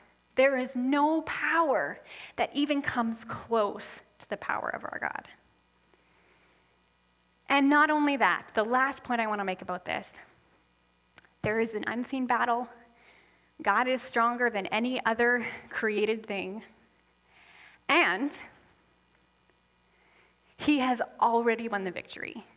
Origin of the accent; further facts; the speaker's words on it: Canada; And I grew up here in Canada, but I had a unique experience because my parents met and got married in Haiti